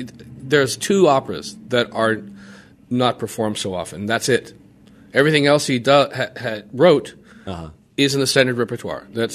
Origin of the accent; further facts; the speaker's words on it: United States; But I'm basically an American. I was raised here my whole life.